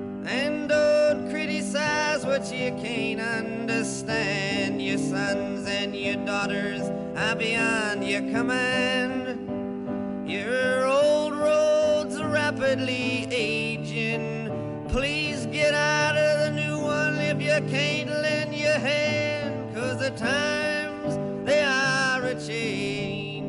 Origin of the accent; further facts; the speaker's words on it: Foggia, Apulia, Italy; Si sente che sono di Foggia.